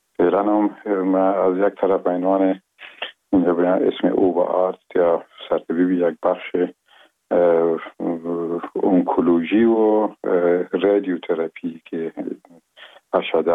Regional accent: Afghanistan; این قریه با اسم گمران و شیرازه یاد میشه، از اونجا به دنیا آمدیم و اون سالهای اول زندگی را اونجا در آغوش پدر و مادر بزرگ شدیم، و اونجا به اصطلاح ابتدای مکتب هم شروع کردیم که بعد از او باز نظر به کار قبلگاهیم که به ولایات مختلف افغانستان

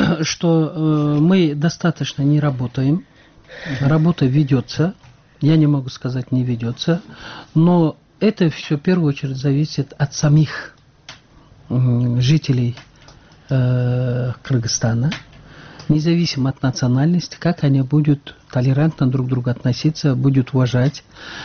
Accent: the south, Russia; на юге, вот я сама южанка

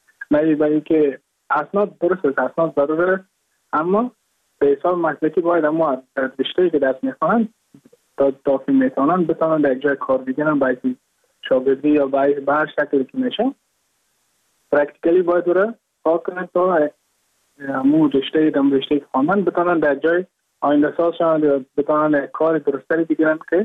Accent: Mazar-i-Sharif, Balkh, Afghanistan; moved away as an adult; now in Goa, India; از مزار شریف هستم، از قریه شیرآباد که از قریه درفتاده مزار شریف بخ میباشم، که ما در سال 2019 ماه جون به هندوستان آمدم

